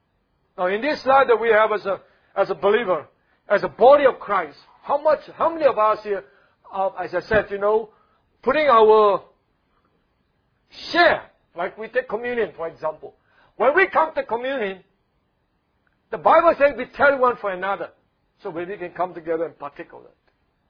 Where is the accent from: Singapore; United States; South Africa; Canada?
Singapore; born there; I was born, okay, I was born in Singapore